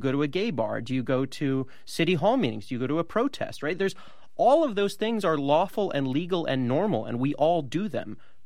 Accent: Santa Monica, California, United States; my hometown of Santa Monica, California

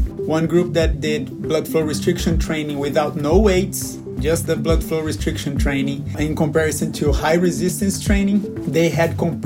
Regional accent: Brazil; I'm originally from Brazil.

